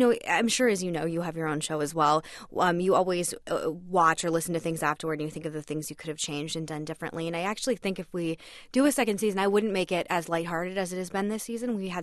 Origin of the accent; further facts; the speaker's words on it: Arizona, United States; I'm actually like obsessed with meth in this country right now just because I'm from Arizona and it's such a huge problem.